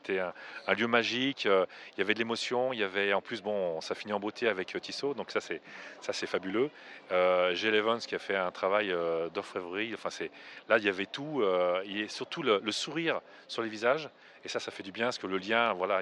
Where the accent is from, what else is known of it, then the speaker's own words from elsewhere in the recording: Lyon, Auvergne-Rhône-Alpes, France; Donc, je suis lyonnais de souche.